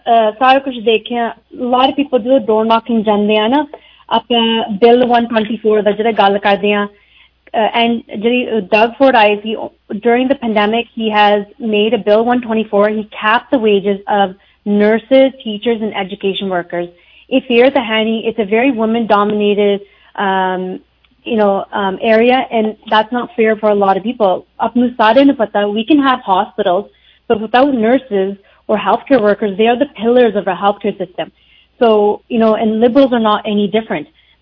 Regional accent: Brampton, Ontario, Canada; ਮੈਂ ਤੁਹਾਡੀ NDP candidate Brampton West ਤੋਂ, ਮੈਂ ਬ੍ਰੈਂਪਟਨ ਵਿੱਚ ਹੀ ਜੰਮੀ ਪਾਲੀ ਆ।

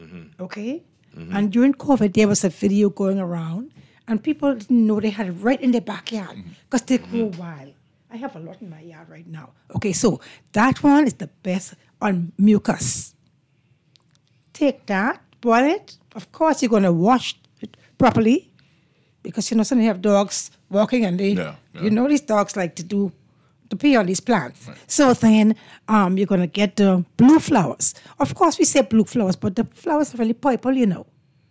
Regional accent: Auckland, New Zealand; Okay, growing up in Auckland, I can remember very well.

